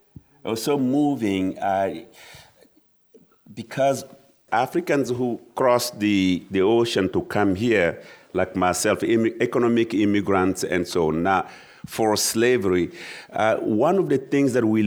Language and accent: English; Mali; I was invited to Bamako, I'm from Mali, to be at the premiere of the opera